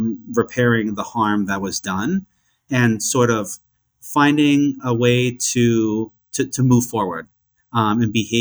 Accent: New Hampshire, United States; I'm from New Hampshire originally

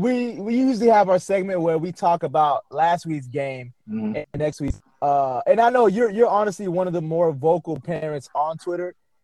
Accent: Florida, United States; I'm from Florida, and pretty much all my, you know, experience is Florida. And I also live in Georgia too

